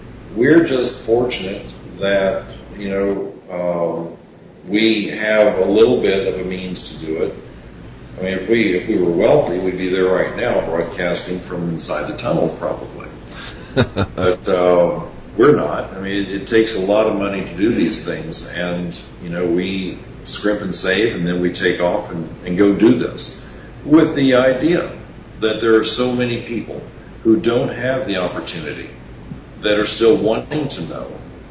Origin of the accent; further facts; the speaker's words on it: Kentucky, United States; Yeah. I grew up in Kentucky.